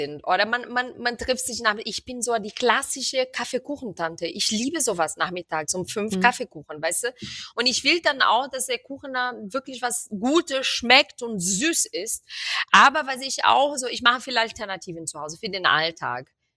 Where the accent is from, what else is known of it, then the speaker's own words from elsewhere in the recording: Rio de Janeiro, Brazil; Und ich komme aus Rio und bei uns wird viel...